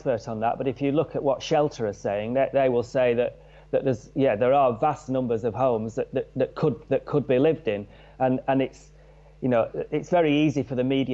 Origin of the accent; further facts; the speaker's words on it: Blackburn, North West England, United Kingdom; And when I grew up in Blackburn, the main thing that you went into town for was to watch a band or go dancing or to meet a girl, to meet your friends, have a pie